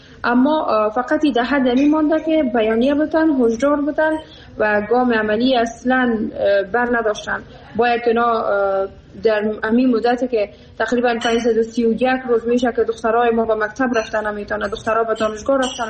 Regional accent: Afghanistan; moved away; مایی که بیرون از افغانستان هستیم

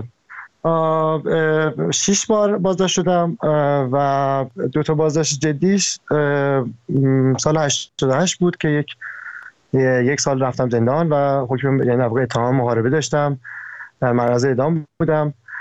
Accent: Kerman, Iran; also born or lived in Isfahan; now in Tehran, Iran; من متولد اصفهانم ولی کرمان بزرگ شدم و طبق نظر مامانم به خودم کرمانی محسوب میشم. دوران کودکیم کرمان بوده، زمان دانشگاه تهران، دانشگاه شریف قبول شدم، رشته هوافضا، اومدم تهران.

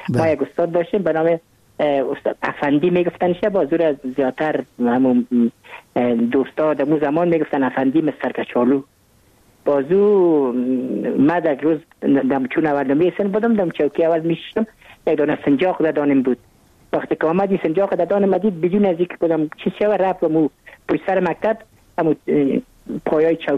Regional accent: Kabul, Afghanistan; من متولد کابل هستم، در نهای اول کابل تولد شدیم.

